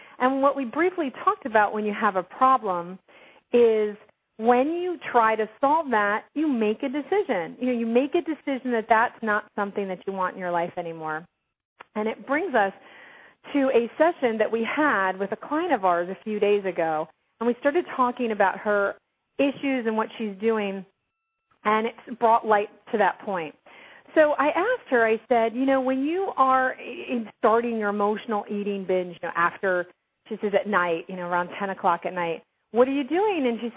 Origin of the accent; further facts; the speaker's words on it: New York, United States; I'm a New Yorker, I'm a mother, I'm an emotional eater.